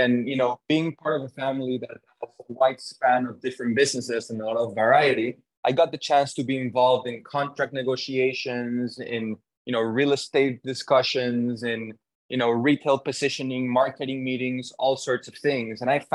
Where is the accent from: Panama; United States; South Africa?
Panama; Panama City, Panamá; So I was born and raised in Panama City.